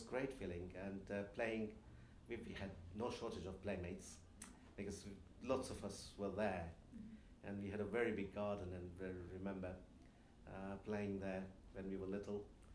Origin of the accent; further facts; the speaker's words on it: Vadodara, Gujarat, India; born there; I was born in Baroda. And I've still visited the building where I was born.